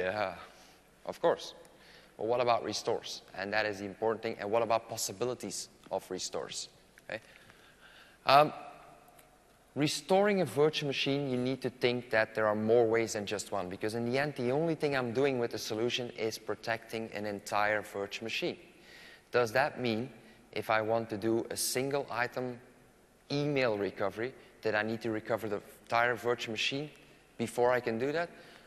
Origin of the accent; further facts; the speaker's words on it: Belgium; English is a second language; I'm from Belgium